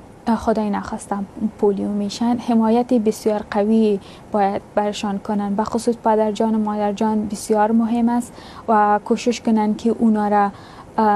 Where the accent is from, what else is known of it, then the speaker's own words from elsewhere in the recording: Afghanistan; moved away; اونا فکر کردن که ما از افغانستان تا به اینجا آمدم به همت خود